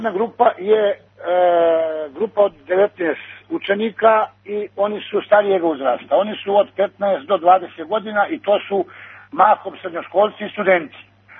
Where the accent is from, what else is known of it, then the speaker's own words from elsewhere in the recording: Montenegro; djed je bio Srbin, otac Srbin, pa ne treba dokazivati valjda da sam ja Srbin. Naravno, ja sam Crnogorac, zato što sam iz Crne Gore